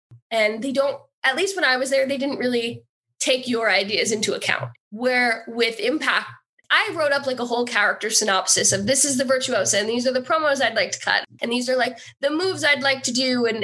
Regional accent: Hackettstown, New Jersey, United States; One day I was from Hackettstown, New Jersey

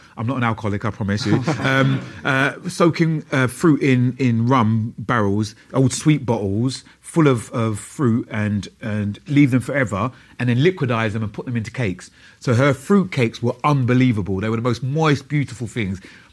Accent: Stratford, London, United Kingdom; I grew up in Stratford, East London, before the Olympics was there.

